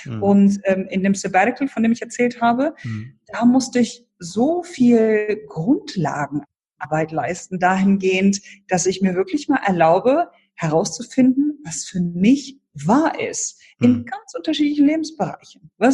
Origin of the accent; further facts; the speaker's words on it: Germany; Ich bin zwar in Deutschland geboren, in Deutschland aufgewachsen und so weiter, aber meine Eltern kommen beide aus Polen und ich bin so die ersten Jahre, bevor ich im Kindergarten war, polnisch sozialisiert worden.